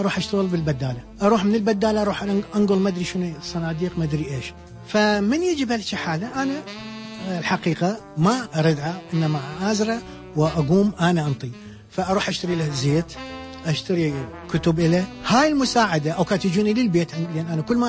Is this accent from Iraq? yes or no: yes; Iraq; now in Netherlands; أنا من طلعت من العراق إلى أن إجيت أنا بس أرسم سكيتشات